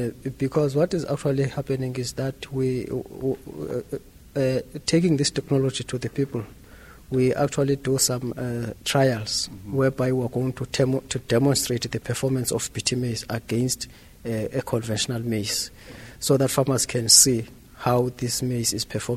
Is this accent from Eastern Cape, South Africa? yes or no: yes; Eastern Cape, South Africa; I also come from South Africa in the Eastern Cape.